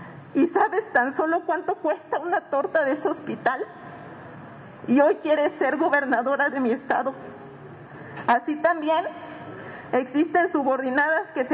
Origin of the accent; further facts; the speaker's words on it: Oaxaca, Mexico; Yo soy orgullosamente oaxaqueña